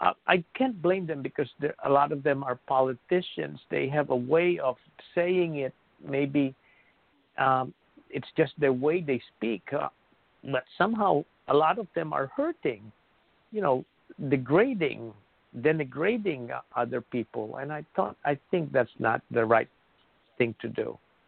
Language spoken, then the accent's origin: English; New Jersey, United States; I'm sorry. I'm from New Jersey. So whether I am in Florida or California, if somebody cuts me, say, hey, go back to New Jersey.